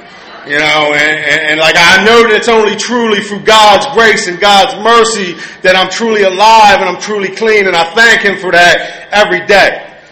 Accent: Baltimore, Maryland, United States; I'm from the Baltimore area in Narcotics Anonymous.

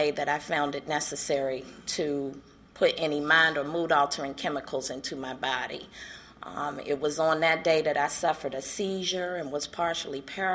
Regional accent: Washington, District of Columbia, United States; I'm from Washington, D.C., and I was a bum, a using, homeless, pissy, using bum.

